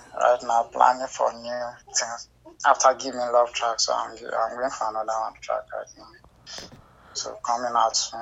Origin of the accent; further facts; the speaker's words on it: Nigeria; I'm from Nigeria, but the record label is in South Africa